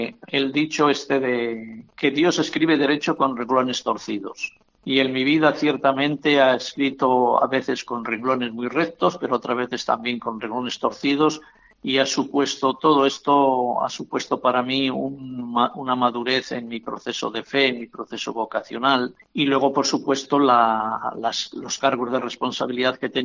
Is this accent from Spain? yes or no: yes; Montemayor, Castile and León, Spain; O sea que la vinculación al pueblo es una vinculación muy estrecha y seguirá siendo muy estrecha. No dejo de ser uno más de Montemayor.